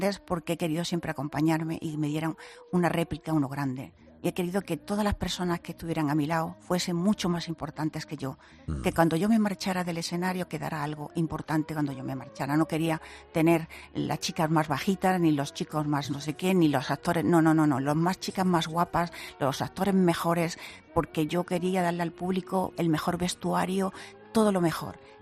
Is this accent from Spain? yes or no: yes; Spain; yo quería estar en España, que es mi tierra y es mi país